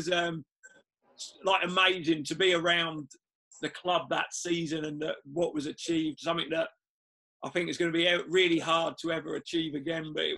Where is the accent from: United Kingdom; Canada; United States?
United Kingdom; Cambridge, East of England; So he used to take me to, I grew up near Cambridge, so he took me to the Abbey Stadium to watch Cambridge United play.